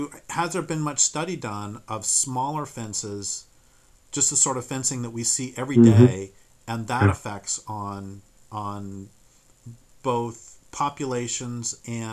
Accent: the West, United States; And I grew up in the West, and like most people who grew up in the rural West

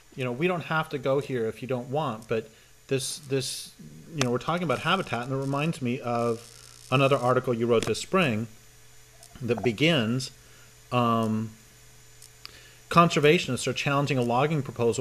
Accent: Boulder, Colorado, United States; moved away; As you know, I grew up in Boulder, and I left in 84, 83

